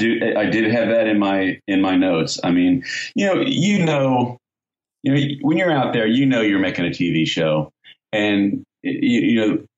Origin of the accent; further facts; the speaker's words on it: United States; And as an American, I always thought that Australian and New Zealand's dialect was almost the same.